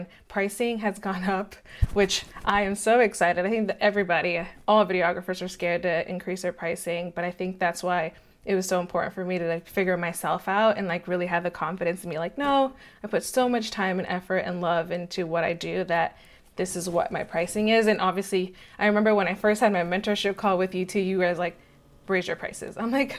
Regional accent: Maryland, United States; moved away as an adult; now in San Diego, United States; I'm originally from Maryland and I started there. And in 2020, we decided to move. My husband wanted to live in San Diego, wanted that California life.

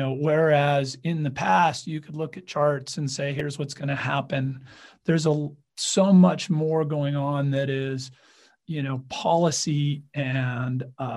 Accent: California, United States; being a Californian born and raised.

